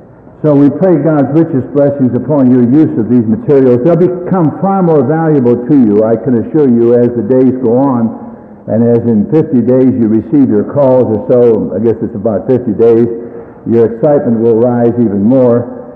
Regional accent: Pittsburgh, Pennsylvania, United States; also born or lived in New York / Chicago; being a Midwestern, I was raised in Pittsburgh and lived in New York and Chicago

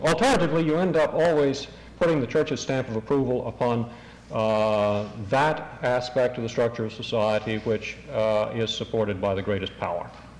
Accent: Southern United States, United States; I grew up in the South

